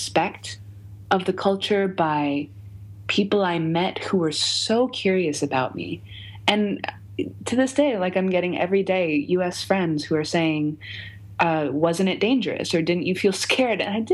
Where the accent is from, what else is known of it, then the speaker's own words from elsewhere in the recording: United States; And they said, where are you from? And I said, America.